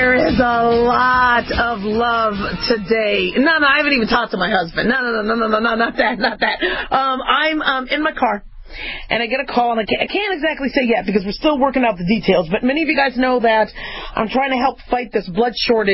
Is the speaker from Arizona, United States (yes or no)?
yes; Phoenix, Arizona, United States; also born or lived in Los Angeles; was born in L.A., and I'm in L.A. all the time, so I know L.A. I grew up also in Phoenix, so I know Phoenix really well.